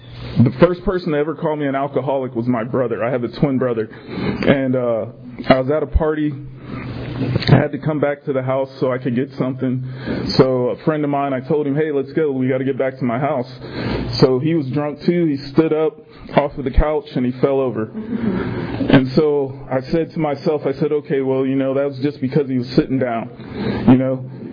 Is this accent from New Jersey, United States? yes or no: no; Canton, Ohio, United States; I'm from Canton, Ohio originally, which is about 30 minutes away from Akron, Ohio